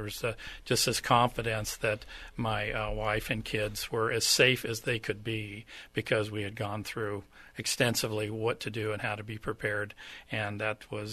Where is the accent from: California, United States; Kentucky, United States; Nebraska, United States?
California, United States; I came from Southern California, and that's where most of my fire service experience is from.